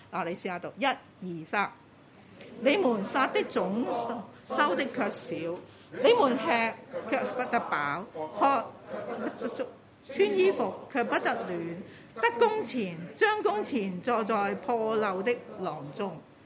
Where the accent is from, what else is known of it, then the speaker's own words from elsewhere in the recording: Hong Kong; 我们一个即是香港人或者我们广东人说